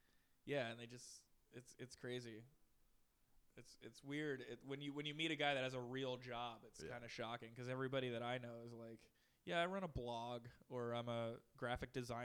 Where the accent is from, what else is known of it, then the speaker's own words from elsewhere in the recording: San Francisco, California, United States; now in New Jersey, United States; Well, I remember when I got to New Jersey from San Francisco, I stopped telling people soon that I was from San Francisco